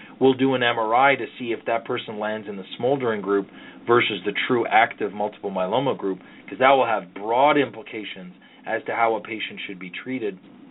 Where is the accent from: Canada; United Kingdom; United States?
Canada; despite being the Canadian pacifist here